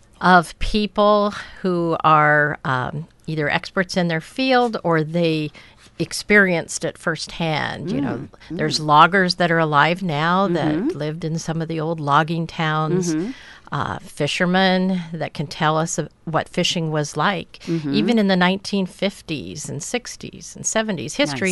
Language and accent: English; Ilwaco, Washington, United States; I was born in Ilwaco and lived most of my life on the peninsula.